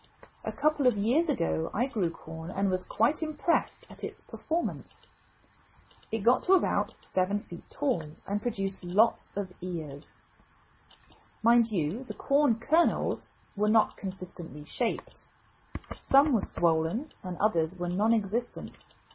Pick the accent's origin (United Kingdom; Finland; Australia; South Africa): United Kingdom; England; now in United States